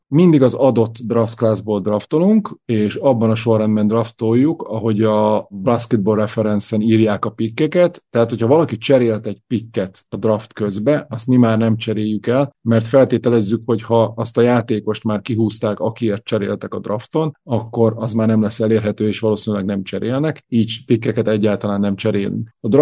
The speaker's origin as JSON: {"language": "Hungarian", "region": "Southern Great Plain", "country": "Hungary", "said": "sajnos én Dél-Alföldön származom."}